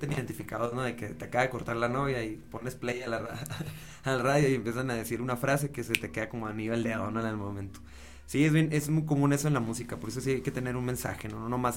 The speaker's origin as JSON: {"language": "Spanish", "town": "Hermosillo", "region": "Sonora", "country": "Mexico", "said": "yo vengo de Hermosillo, Sonora. Me vine a vivir acá a estudiar composición. Y pues aquí me quedé trabajando más que nada para medios audiovisuales."}